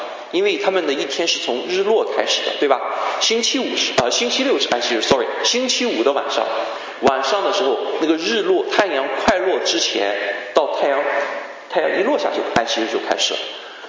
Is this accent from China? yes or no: yes; China; 因为我们中国人想，我们第一件事情，我可以用手抓着吃嘛